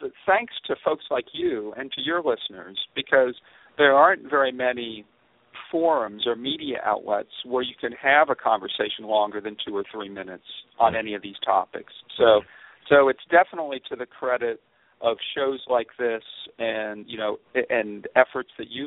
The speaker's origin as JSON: {"language": "English", "town": "Fullerton", "region": "California", "country": "United States", "tie": "born or raised there", "said": "when I was a kid, I was growing up in Fullerton, which is inland from the South Bay, and when I played outside for an hour in the summer in Fullerton in the 1970s, my lungs hurt"}